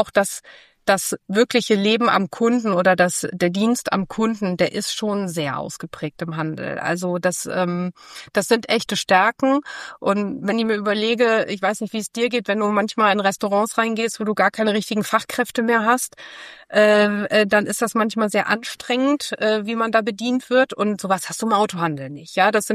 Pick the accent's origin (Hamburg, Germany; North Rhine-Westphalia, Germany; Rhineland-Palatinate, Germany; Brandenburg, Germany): Hamburg, Germany; ich bin ja Hamburgerin